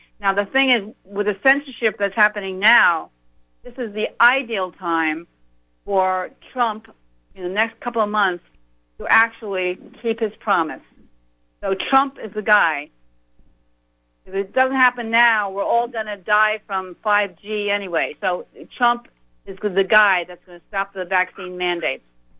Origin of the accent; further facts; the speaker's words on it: New York, United States; As you know, you're from New York. I'm also from New York.